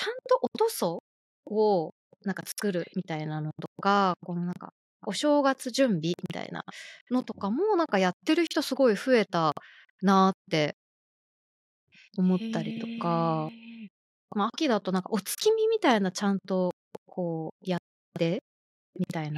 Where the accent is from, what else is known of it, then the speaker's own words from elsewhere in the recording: Kyushu, Japan; 私九州なんですけど